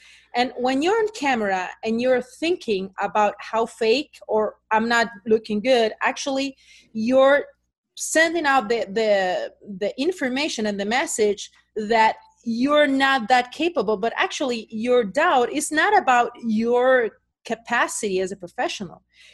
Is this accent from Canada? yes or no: no; Brazil; also born or lived in Argentina; My family is British, but I was born and raised in South America, in Argentina and then Brazil.